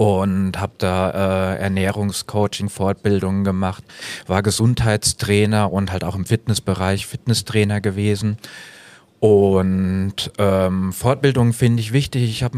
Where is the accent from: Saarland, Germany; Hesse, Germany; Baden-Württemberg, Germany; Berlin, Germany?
Hesse, Germany; Weilburg; now in Bad Camberg, Germany; Ich bin ja ursprünglich aus Weilburg und habe da im Turnverein schon die Kinder- und Jugendgruppen gemacht und unterrichtet und bin dann quasi mit meiner Selbstständigkeit nach Bad Camberg gegangen.